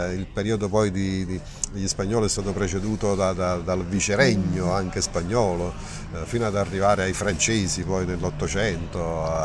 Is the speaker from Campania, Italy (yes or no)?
yes; Naples, Campania, Italy; e ogni volta da napoletani siamo riusciti a prenderci qualcosa da parte dei popoli che sono arrivati a Napoli